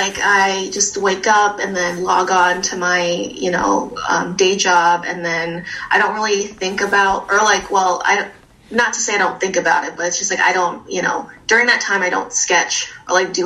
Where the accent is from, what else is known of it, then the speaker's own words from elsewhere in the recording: Chicago, Illinois, United States; Yes, I grew up in Uptown. I was born there. Mostly been on the north side for most of my life. Currently living near the Bridgeport area in McKinley Park.